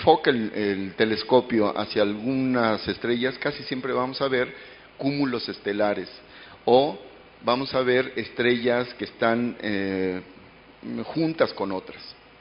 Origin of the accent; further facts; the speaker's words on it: Bernal, Querétaro, Mexico; Les presumo el lugar de donde vengo. Le decimos Bernal, la piedra de Bernal, pero en realidad no es una piedra, es un domo volcánico.